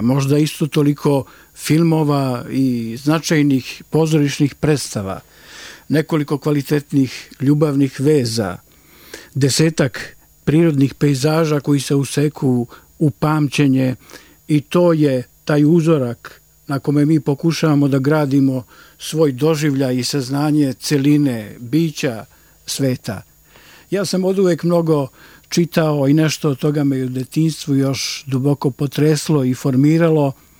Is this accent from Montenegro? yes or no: yes; Herceg Novi, Herceg Novi Municipality, Montenegro; počelo je zapravo još u detinjstvu u Herceg-Novom